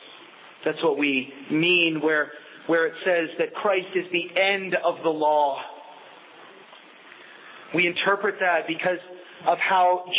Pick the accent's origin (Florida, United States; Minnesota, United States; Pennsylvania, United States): Pennsylvania, United States; I grew up in Western Pennsylvania, and the collections of vintage cars was great